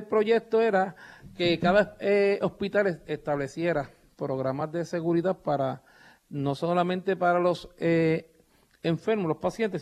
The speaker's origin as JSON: {"language": "Spanish", "town": "Ciales", "country": "Puerto Rico", "tie": "born or raised there", "said": "Yo soy natural de Ciales."}